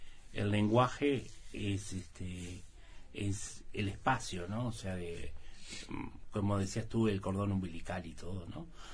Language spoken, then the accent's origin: Spanish; Uruguay; Pero yo, como soy uruguayo y quería seguir teniendo la nacionalidad uruguaya, claro.